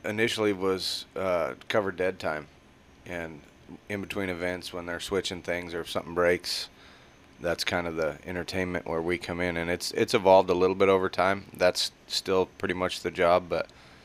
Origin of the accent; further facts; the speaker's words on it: Cody, Wyoming, United States; now in Hico, United States; Yeah, I'm from Cody, Wyoming, originally. Okay. We live in Hyco, Texas now.